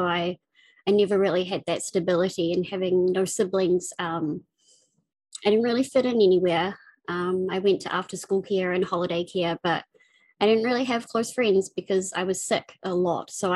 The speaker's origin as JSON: {"language": "English", "region": "Auckland", "country": "New Zealand", "tie": "born or raised there", "said": "I'm from New Zealand. I was born in Auckland, the biggest city. I grew up in West Auckland, which is traditionally known as the hood."}